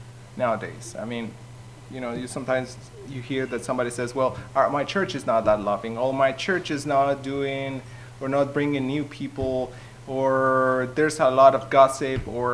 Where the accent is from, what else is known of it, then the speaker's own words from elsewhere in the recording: Mexico; also born or lived in Canada; I'm originally from Mexico and from a very hot side of Mexico